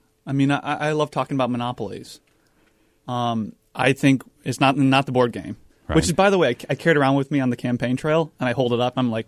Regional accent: Cedar Rapids, Iowa, United States; I'm from Cedar Rapids.

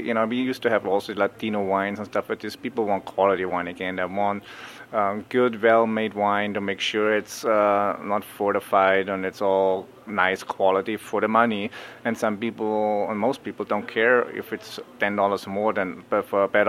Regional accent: Austria; since I'm from Austria, I say quick hello, and then it's in the middle of the Alps

